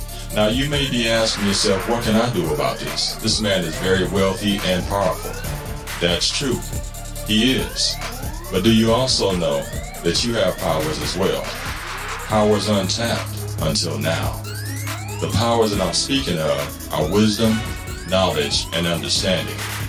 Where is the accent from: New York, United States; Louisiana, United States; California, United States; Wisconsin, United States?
Wisconsin, United States; Milwaukee; Milwaukee, Wisconsin, my hometown